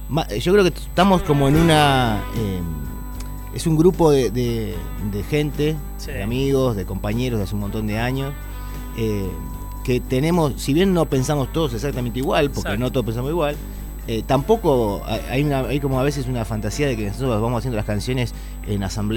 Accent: Chañar Ladeado, Santa Fe, Argentina; also born or lived in Rosario; Mi vieja rosarina fue toda la vida de Rosario, digamos. Pero bueno, yo me crié después, a partir de los 3 años, en Chañar Ladeado.

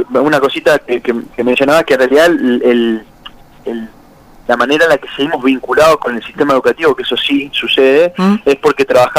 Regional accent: Santa Fe, Argentina; Yo particularmente soy un pueblito de Santa Fe, que donde la cultura del carnaval brasileño es muy fuerte, hace 50, 60 años

